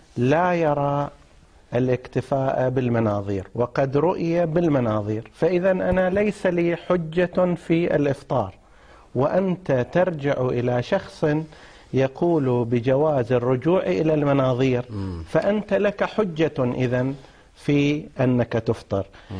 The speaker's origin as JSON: {"language": "Arabic", "town": "Qatif", "region": "Eastern Province", "country": "Saudi Arabia", "said": "الصحيح هو أنه عندنا في القطيف مثلا وفي الأحساء يوجد علماء كبار يذهب إليهم الشهود."}